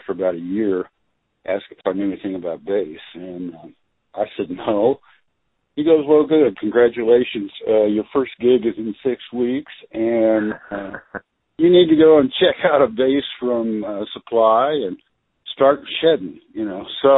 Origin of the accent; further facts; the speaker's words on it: Oklahoma, United States; I was born and raised in Oklahoma, actually.